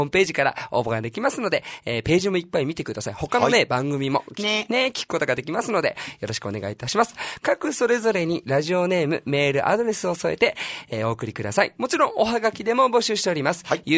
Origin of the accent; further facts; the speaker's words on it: Nagoya, Aichi, Japan; もしかしたら、名古屋人だからね、はい、俺。